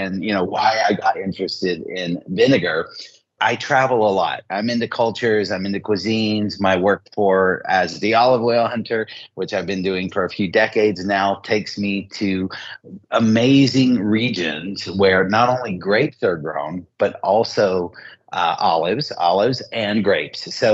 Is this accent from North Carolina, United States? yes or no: yes; Asheville, North Carolina, United States; Like, I'm a Southerner and I grew up in Asheville, North Carolina.